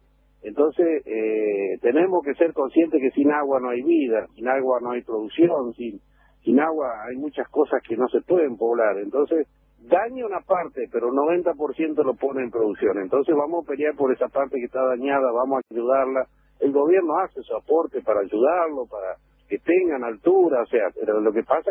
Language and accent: Spanish; Córdoba, Argentina; also born or lived in Entre Ríos / Santa Fe; nací en Entre Ríos, me crié en Córdoba y Santa Fe, así que conozco el potencial de estas provincias